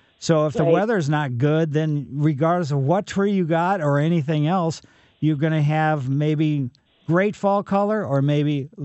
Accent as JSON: {"language": "English", "town": "Ellisville", "region": "Missouri", "country": "United States", "tie": "born or raised there", "said": "I grew up in Maple Lane in Ellisville, but our maples were the silver maples, consequently no fall color."}